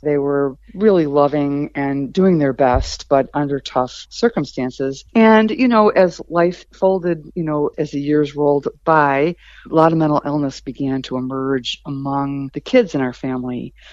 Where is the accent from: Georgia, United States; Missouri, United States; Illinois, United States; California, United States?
Illinois, United States; Chicago; So I grew up in Chicago. I'm a baby boomer, born in 1957. And like, you know, a proper Irish Catholic family, we had 8 kids in 12 years.